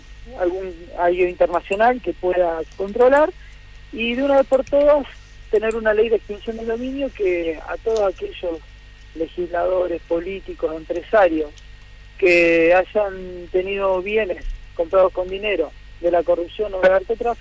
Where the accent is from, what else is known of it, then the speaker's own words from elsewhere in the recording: Seguí, Entre Ríos, Argentina; also born or lived in Rosario; Soy oriundo de Seguí, de la localidad de Seguí. Me dediqué a la televisión, a la radio, a los medios de comunicación, gran parte del tiempo. Me fui a Rosario, donde viví 15 años